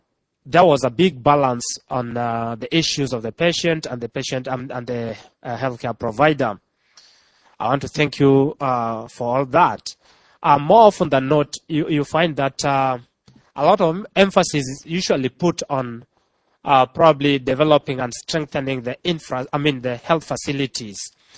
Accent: Kenya; I come from Kenya.

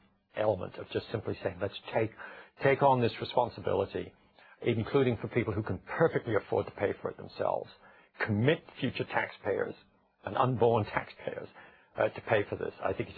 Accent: United Kingdom; moved away; When I was brought up in Britain, there was a raging debate for 20 years when I lived there

